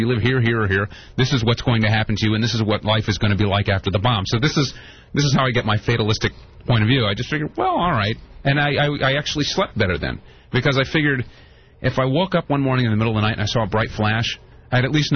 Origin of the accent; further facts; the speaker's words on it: Dayton, Ohio, United States; I grew up in Dayton, Ohio, which there's Wright-Patterson Air Force Base, which is a huge air force base, and also a Monsanto lab there, and they build warheads.